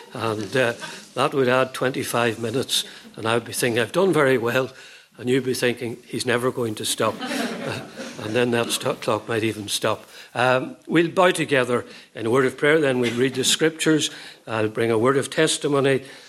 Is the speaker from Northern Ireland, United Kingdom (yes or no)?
yes; Portadown, Northern Ireland, United Kingdom; born there; I was born in Portadown, not in County Fermanagh, almost 76 years ago.